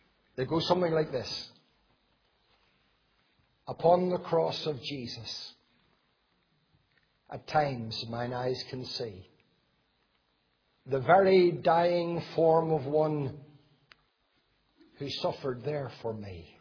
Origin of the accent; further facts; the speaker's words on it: Belfast, Northern Ireland, United Kingdom; I'm not a country man, although I live in the countryside now, but I'm born and brought up in Belfast, in a rough, tough neighbourhood that often hits the headlines even yet, in a place called Taggart's Bay.